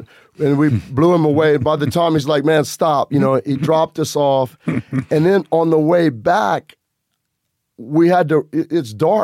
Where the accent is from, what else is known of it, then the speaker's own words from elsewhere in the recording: Lafayette, Louisiana, United States; Yeah, I'm in from Lafayette, Louisiana. That's where the Cajun area is.